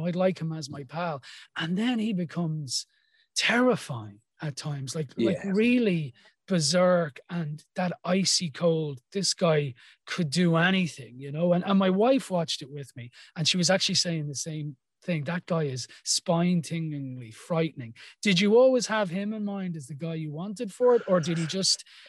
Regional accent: Dublin, Leinster, Ireland; I grew up in Dublin.

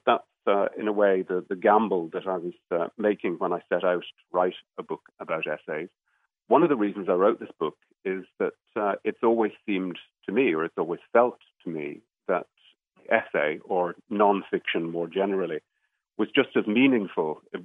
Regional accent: Dublin, Leinster, Ireland; born there; now in England; I was born in Dublin and I moved to England about 20 years ago.

